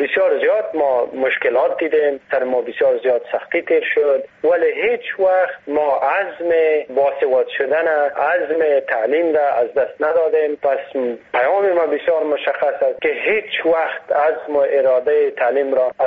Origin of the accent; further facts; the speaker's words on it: Afghanistan; من اولین افغان هستم که جایزه را به دست میارم.